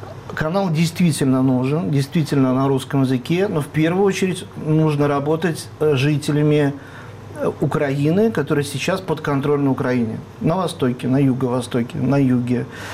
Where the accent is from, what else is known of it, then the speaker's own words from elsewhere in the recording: Belarus; moved away; Я из Беларуси когда-то приехал в Россию.